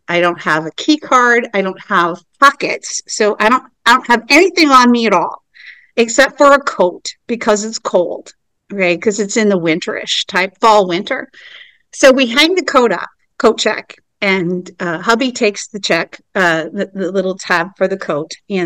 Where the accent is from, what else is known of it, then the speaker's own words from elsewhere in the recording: United States; are you American? Yes, we're American.